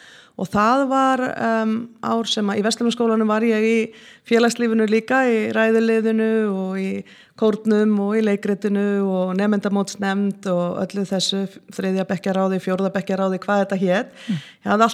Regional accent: Kópavogur, Capital Region, Iceland; Ég alin upp á Kársnesi í Kópavogi og Kársnesingur í húð og hár. Ég ættuð að Vestfjörðum, mamma ólst upp á Djúpavík og úr Skagafirði

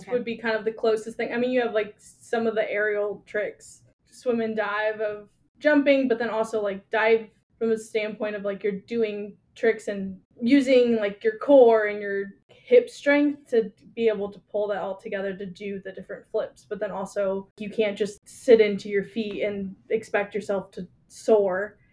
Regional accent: Chicago, Illinois, United States; Yeah, so I am originally from Chicago

